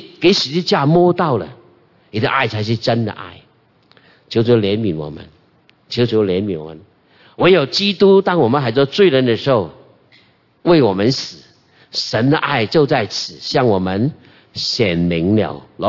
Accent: Guangdong, China; 我们广东人，广东牧师啊，证婚的时候

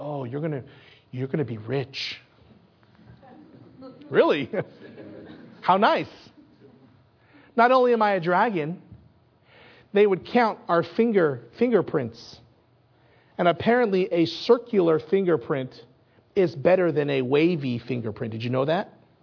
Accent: United States; I'm Chinese American. My parents are from Taiwan. I am Chinese. I'm Chinese through and through, but I'm also torn because I'm raised in this country.

